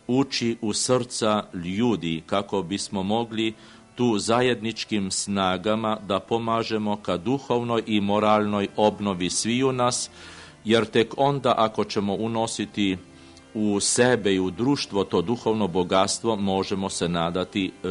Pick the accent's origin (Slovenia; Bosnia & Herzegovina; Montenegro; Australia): Slovenia; Serbian is a second language; tako da je i kod nas u Sloveniji jako poznat i poznat slovenački biskup Anton Martin Slomšek